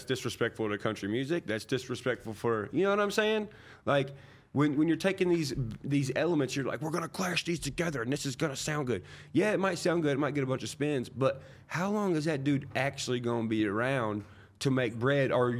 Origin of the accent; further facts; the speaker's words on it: Nashville, Tennessee, United States; But you gotta think also, growing up around Nashville, everybody who goes in those buildings and comes out, like, I shoot pool with them.